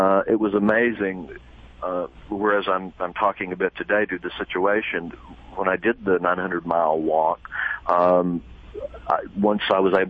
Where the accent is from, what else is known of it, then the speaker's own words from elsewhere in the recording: Fort Payne, Alabama, United States; from Oklahoma back to where I was born and raised in Fort Payne, Alabama, which is one of the stockades